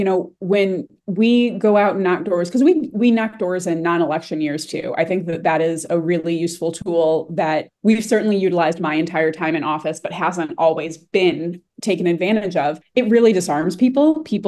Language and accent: English; Redford, Michigan, United States; I grew up in Redford. I spent a lot of time in that portion of Northwest Detroit as I was growing up.